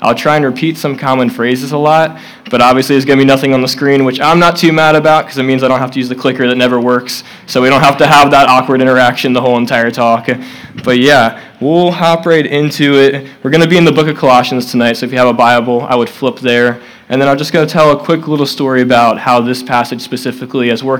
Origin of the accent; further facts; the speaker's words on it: Hershey, Pennsylvania, United States; And it's true, I am from Hershey, Pennsylvania. I'm from Chocolate Town.